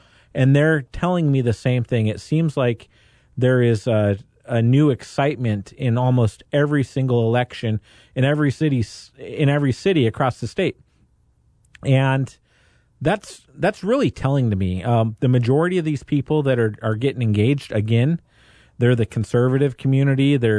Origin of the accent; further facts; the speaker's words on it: Dallas, Oregon, United States; In my hometown of Dallas, Oregon, friends, you know, the local elections don't get a lot of draw usually.